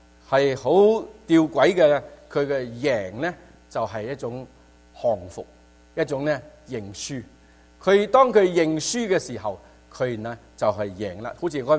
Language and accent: Cantonese; Sabah, Malaysia; also born or lived in Hong Kong; 我香港出世，跟住我爸爸去咗马来西亚啦，咁去咗沙巴呢个地方啊。咁沙巴咧嗰度咧就好多客家人嘅吓。